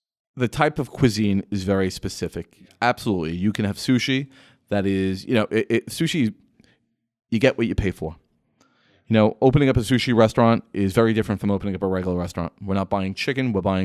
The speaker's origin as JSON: {"language": "English", "country": "United States", "said": "You know, being American, being Italian, we're not accustomed to eating red cornet fish that looks like a monster."}